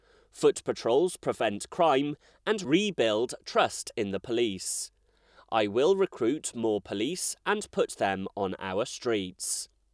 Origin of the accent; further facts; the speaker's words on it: Ticehurst, South East England, United Kingdom; I grew up and live in Ticehurst. I went to local state schools and read philosophy and theology at Oxford.